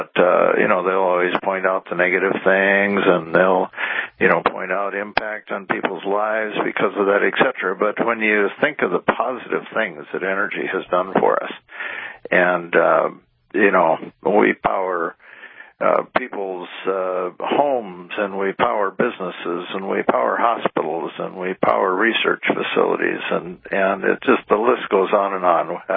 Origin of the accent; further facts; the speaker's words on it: Mandan, North Dakota, United States; also born or lived in Iowa; I grew up in Mandan, North Dakota, and I spent 4 years after college in Iowa with the electric industry.